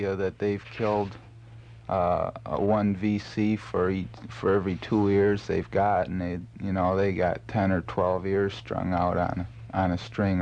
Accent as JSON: {"language": "English", "region": "New York", "country": "United States", "said": "Upstate New York."}